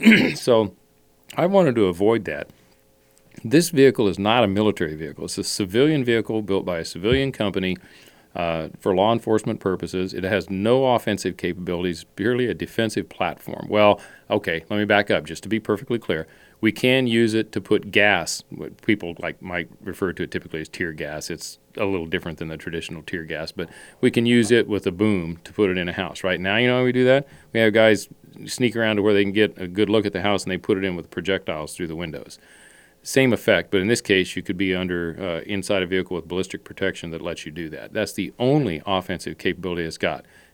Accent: Kansas, United States; a young officer or even a kid growing up in Kansas.

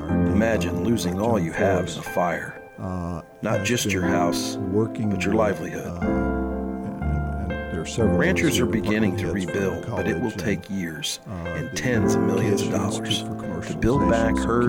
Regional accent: Kansas, United States; I love my home state of Kansas.

